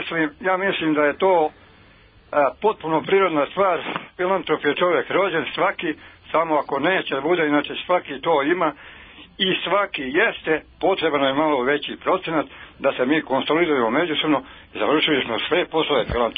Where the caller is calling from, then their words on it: Pekčanica, Šumadija and Western Serbia, Serbia; Ja sam iz Pekčanice kod Kraljeva.